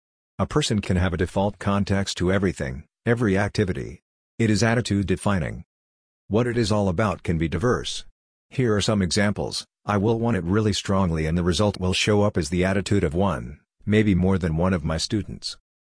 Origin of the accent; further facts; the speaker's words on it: Hungary; first language Hungarian; English is a second language; I didn't get the hang of it until I looked what the word is in Hungarian, my mother tongue.